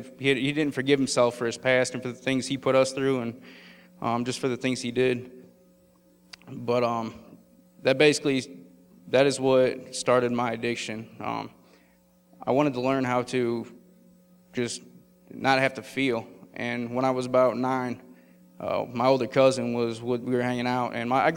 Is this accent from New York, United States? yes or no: no; Chicago, Illinois, United States; now in Lake Village, United States; I grew up around Chicago. Currently, I live in a town called Lake Village in Northwest Indiana.